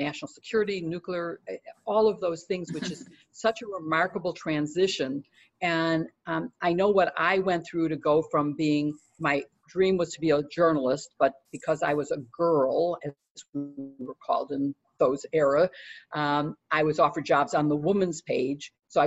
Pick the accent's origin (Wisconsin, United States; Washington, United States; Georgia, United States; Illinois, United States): Illinois, United States; Chicago; I'm from Chicago where we vote early and often.